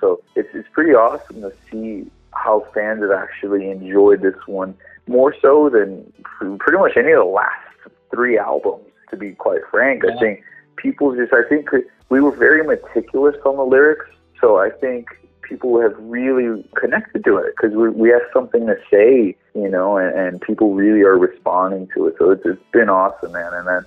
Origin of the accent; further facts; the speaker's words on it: El Paso, Texas, United States; now in Las Vegas, United States; like I'm from a town called El Paso originally. I live in Las Vegas now, but I'm originally from El Paso.